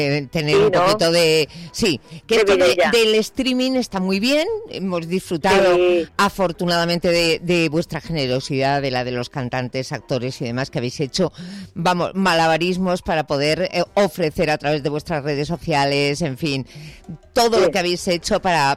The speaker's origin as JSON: {"language": "Spanish", "region": "Basque Country", "country": "Spain", "accent": "Basque", "lives_now": "Madrid, Spain", "said": "Esto no suele pasar mucho a los que no somos de Madrid y vivimos en Madrid, ¿eh? Llevas una temporada viviendo aquí y cuando vuelves a tu tierra te dicen, tienes un acento madrileño, y cuando vuelves a Madrid, en mi caso, tienes un acento vasca"}